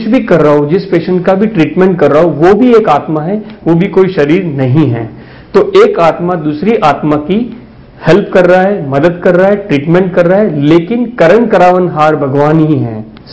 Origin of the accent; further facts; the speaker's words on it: Palanpur, Gujarat, India; moved away as an adult; now in Indore, India; basically मैं गुजरात के पालनपुर गाँव का रहने वाला हूँ, और एमएस ऑफ्थल्मोलॉजी करने के बाद मैंने कई राज्यों में अपनी सेवाएं दी हैं, जैसे कि गुजरात, राजस्थान, तमिलनाडु, मध्य प्रदेश, और हाल में मैं इंदौर में